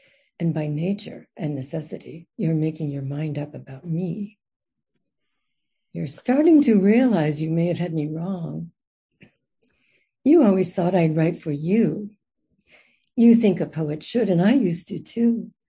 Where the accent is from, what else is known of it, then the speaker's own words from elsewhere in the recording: Canada; now in Astoria, United States; Therefore, not so wild and woolly if I'm Canadian.